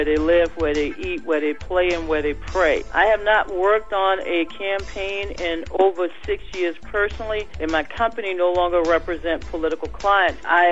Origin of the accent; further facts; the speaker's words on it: New Orleans, Louisiana, United States; I remain optimistic that my hometown will be rebuilt safer and stronger than ever before. And I urge everyone who clearly care about the Crescent City, the people, the culture, to visit Louisiana. It is a wonderful place to visit. It's a great place to have grown up